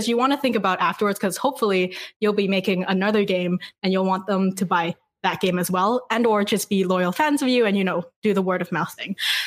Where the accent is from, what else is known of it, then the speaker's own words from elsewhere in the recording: Vancouver, British Columbia, Canada; But me personally, I'm actually from Vancouver, so here in Quebec, we speak a lot of French, which I do none of, which is unfortunate.